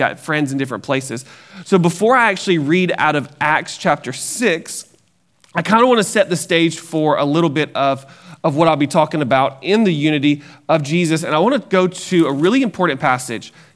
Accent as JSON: {"language": "English", "region": "Georgia", "country": "United States", "said": "I'm from South Georgia originally, 6 miles from the Georgia line, 7 miles from the Alabama line. And so that means you've never heard of it."}